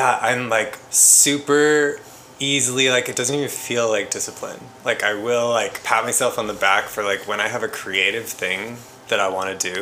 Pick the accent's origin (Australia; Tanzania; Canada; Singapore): Canada; now in Austin, United States; Being a Canadian artist or being in Austin?